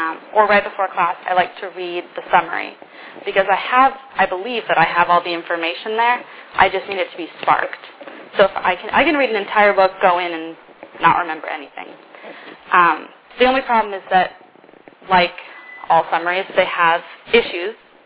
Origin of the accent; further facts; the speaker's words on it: Denver, Colorado, United States; This is my second quarter at Stanford. I'm a freshman from Denver.